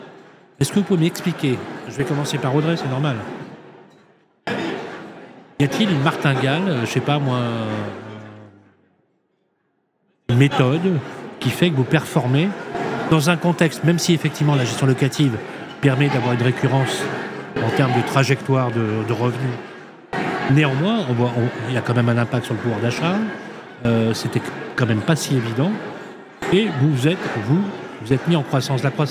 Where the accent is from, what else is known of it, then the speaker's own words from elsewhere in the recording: Lyon, Auvergne-Rhône-Alpes, France; on est à Lyon. Je ne peux pas rêver mieux, parce que c'est ma ville de naissance. Je suis lyonnais